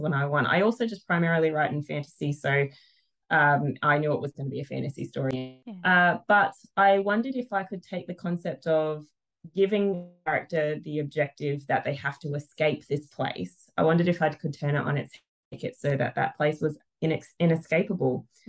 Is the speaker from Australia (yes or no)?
yes; Australia; And I'm Australian